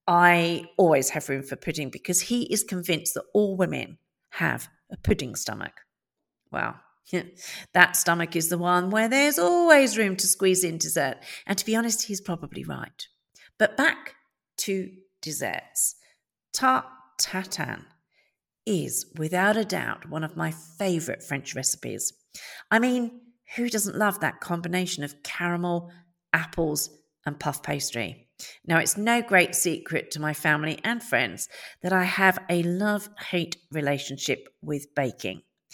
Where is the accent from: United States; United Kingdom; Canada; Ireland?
United Kingdom; Leigh-on-Sea, East of England; I grew up in Lyon-Sea in Essex. Yes, I am an Essex girl. Hold my hand up and admit it. And we lived by the cockle sheds, and we ate a lot of seafood.